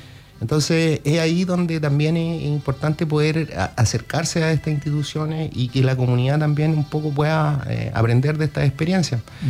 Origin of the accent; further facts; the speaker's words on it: Biobío, Chile; O sea, yo vengo del Biobío